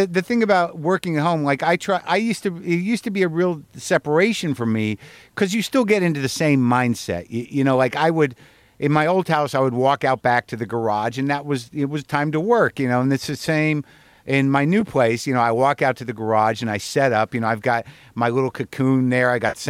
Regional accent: United States

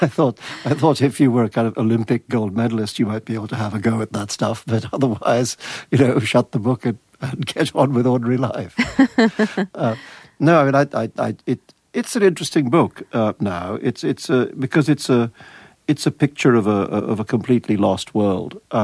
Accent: India; people were incredibly aroused by the idea that one came from India

